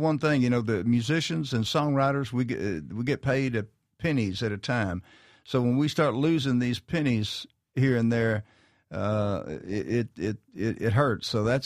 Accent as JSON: {"language": "English", "town": "Houston", "region": "Texas", "country": "United States", "said": "I'm Texas. I'm from Houston, Texas."}